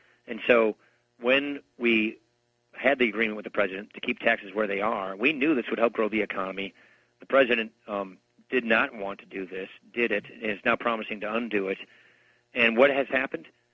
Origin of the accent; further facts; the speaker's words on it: Wisconsin, United States; and look, I come from Wisconsin, right near Madison, where the Progressive Party was founded in Wisconsin